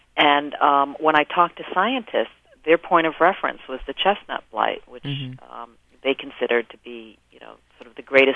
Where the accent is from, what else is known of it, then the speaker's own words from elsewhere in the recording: Evanston, Illinois, United States; Well, I grew up outside of Chicago in Evanston, Illinois